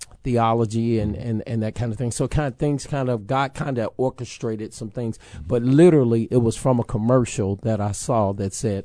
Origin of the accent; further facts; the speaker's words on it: Chicago, Illinois, United States; Here, I'm from Chicago, didn't want to come here, but God said, come here.